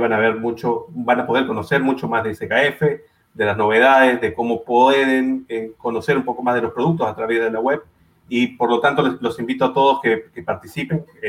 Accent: north, Peru; now in Argentina; Del norte de Perú.

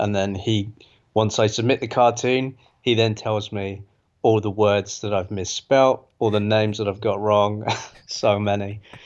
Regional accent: Australia; I'm an Anglo-Australian, so I mean, we're the kings of swearing

